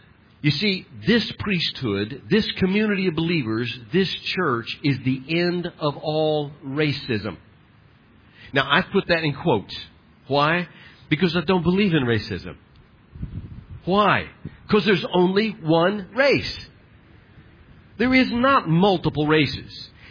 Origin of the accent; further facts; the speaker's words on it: Arkansas, United States; I came from Arkansas, a redeemed man from Arkansas.